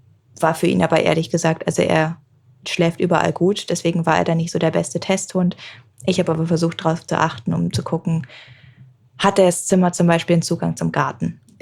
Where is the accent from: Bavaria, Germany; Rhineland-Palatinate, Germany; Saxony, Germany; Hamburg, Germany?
Hamburg, Germany; wie du gerade schon gesagt hast. Ich komme aus Hamburg